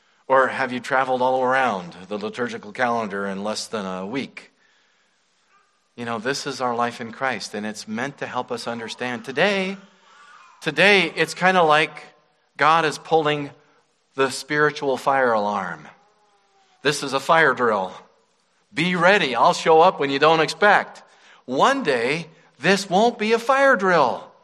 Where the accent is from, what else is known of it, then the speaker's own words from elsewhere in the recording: Jackson, Wyoming, United States; back in my hometown in Jackson, Wyoming.